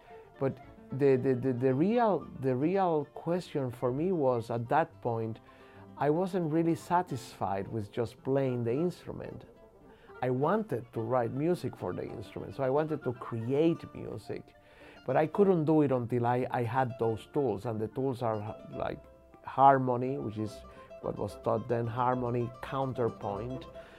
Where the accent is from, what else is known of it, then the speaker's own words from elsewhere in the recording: Puerto Rico; now in United States; the brightness of the memories of when I was growing up in Puerto Rico, but also the sort of gray tones that I have come to know and understand while living here in this part of New York State.